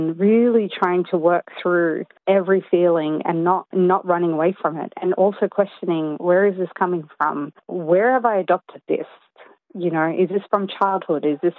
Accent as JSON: {"language": "English", "country": "Australia", "tie": "born or raised there", "said": "In my mind, growing up in Australia, I always thought that concept was ridiculous."}